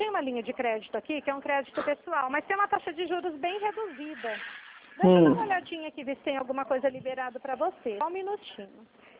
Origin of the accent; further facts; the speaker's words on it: Dracena, São Paulo, Brazil; Eu sou da cidade de Dracena.